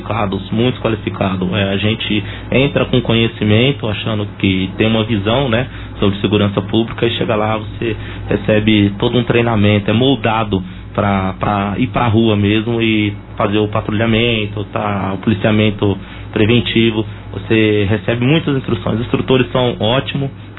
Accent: Barretos, São Paulo, Brazil; Eu sou de Barretos, prestei o concurso em Itaiaçu e sou aluno GCM de lá.

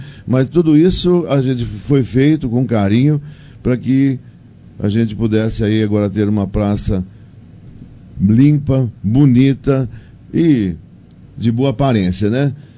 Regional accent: Fernando Prestes, São Paulo, Brazil; born there; eu nasci em Fernando Prestes e lá nossa padroeira, onde foi feriado, Santa Luzia. Desde de quando eu nasci, né, fui batizado naquela igreja, sempre fui crismado

